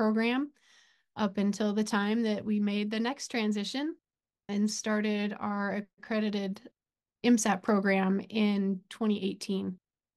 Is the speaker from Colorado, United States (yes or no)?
yes; Colorado, United States; I grew up in Southeast Colorado, and went to a small school, Adams State College